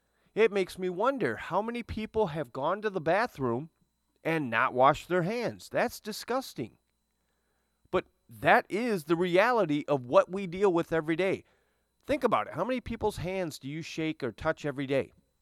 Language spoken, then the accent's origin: English; Owosso, Michigan, United States; Same thing with the woman in my hometown of Owosso